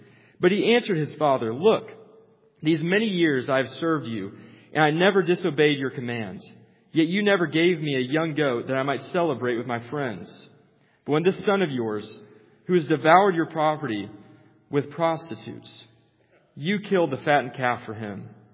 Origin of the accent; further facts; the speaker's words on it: Illinois, United States; I don't know if you've ever been in a cornfield, but I'm from Illinois, so they're all over.